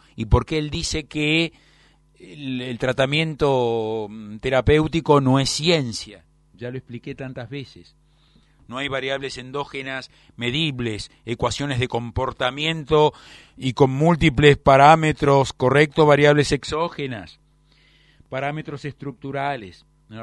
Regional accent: Buenos Aires, Argentina; yo soy tan argentino como el dulce de leche, y soy tan porteño como el tango, y pertenezco a esta tierra porque mi bisabuelo, que vivió 107 años, y que fue militar, vivió en esta tierra

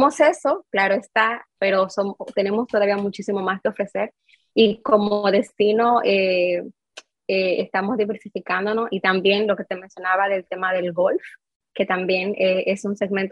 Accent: Dominican Republic; aquí en República Dominicana el personal, casi toda la plantilla, todos los equipos somos dominicanos

